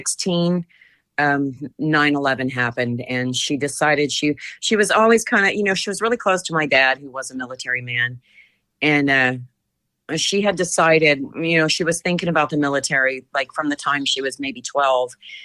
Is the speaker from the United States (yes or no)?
yes; Virginia Beach, Virginia, United States; moved away as an adult; also born or lived in Japan / San Diego; Well, I was born in Japan and then I grew up in Virginia Beach near Oceana and then moved to San Diego when I was 19 and I've lived there for, you know, close to 40 years